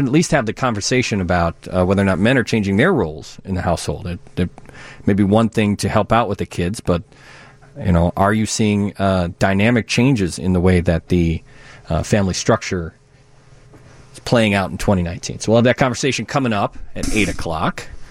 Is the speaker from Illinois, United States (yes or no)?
yes; Wonder Lake, Illinois, United States; I grew up on Wonder Lake. So we did fishing there